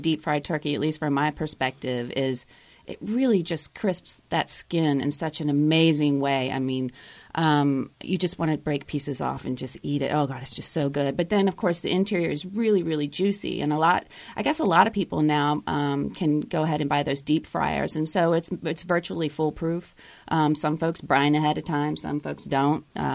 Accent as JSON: {"language": "English", "town": "Richmond", "region": "Virginia", "country": "United States", "tie": "born or raised there", "said": "I'm originally from West Virginia, yes. So, but I grew up in Richmond for the most part."}